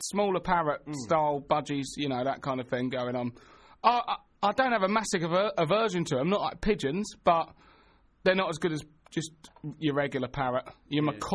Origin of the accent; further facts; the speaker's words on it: East of England, United Kingdom; I grew up in Essex, like, there weren't many black people around.